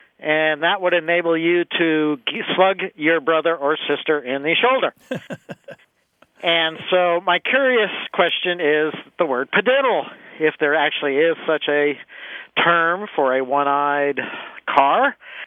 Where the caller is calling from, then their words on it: Huntsville, Alabama, United States; I'm calling from Huntsville, Alabama.